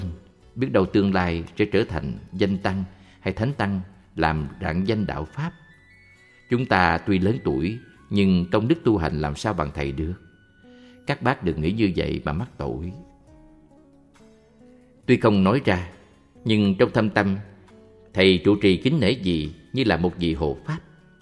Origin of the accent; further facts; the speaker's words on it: Phú Yên, Vietnam; moved away; Cái gió thổi mạnh dữ dội làm rát mặt mọi người ở Phú Yên quê tôi. Từ ngày giã từ quê hương, tôi mang nỗi nhớ tha thiết trong tâm hồn của những người con xa xứ